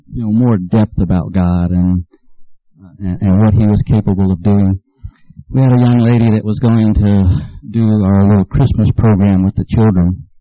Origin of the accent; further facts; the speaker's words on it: Beaumont, Texas, United States; I grew up in Beaumont. Beaumont's a big city, lots of lights, surrounded by refineries. You go outside at night and you might see six stars. We move here to the country